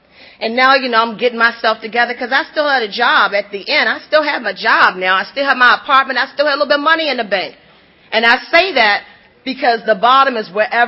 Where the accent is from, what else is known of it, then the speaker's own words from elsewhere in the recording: Washington, District of Columbia, United States; Hi, group. … I am from the Washington, D.C. area.